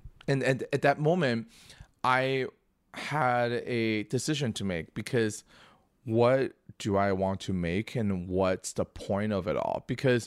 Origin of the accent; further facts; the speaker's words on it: China; English is a second language; When I was a kid, I was born and raised in China.